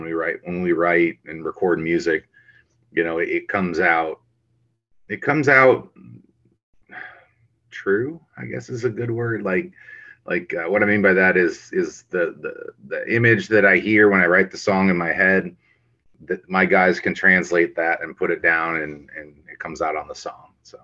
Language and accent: English; Lodi, Ohio, United States; Growing up in Lodi, Ohio, we didn't have a whole lot going on. I mean, there's not a lot to do in the town.